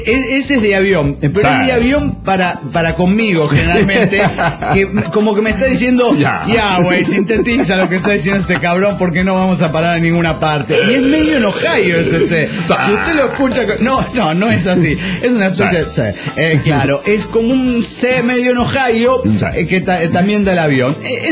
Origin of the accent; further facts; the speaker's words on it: Los Cabos, Baja California Sur, Mexico; de los Cabos Baja Califa, Sur México.